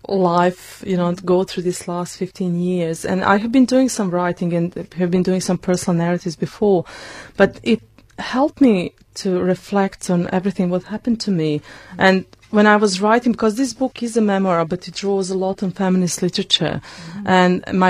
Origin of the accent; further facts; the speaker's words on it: Banja Luka, Republika Srpska, Bosnia & Herzegovina; who comes from my hometown, Banja Luka